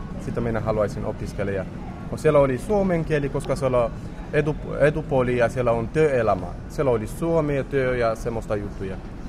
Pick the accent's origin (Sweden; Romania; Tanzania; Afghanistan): Romania; Finnish is a second language; now in Finland; Mä sanoin Moldoviasta. Koska me pelkään sanoin, että me ollaan romanialainen.